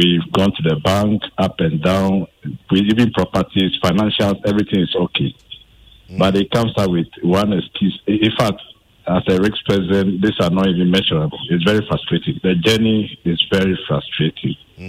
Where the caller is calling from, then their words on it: Tema, Greater Accra, Ghana; From Tema.